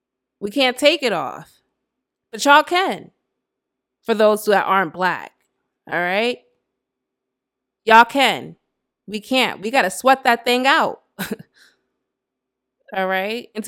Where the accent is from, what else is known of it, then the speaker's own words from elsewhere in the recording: Bronx, New York, United States; I was raised in the Bronx.